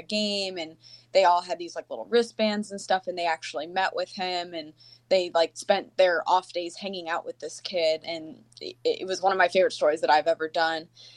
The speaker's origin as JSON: {"language": "English", "town": "Tampa", "region": "Florida", "country": "United States", "lives_now": "Green Bay, United States", "said": "I'm from Tampa and went to University of Florida, as you said, majored in journalism"}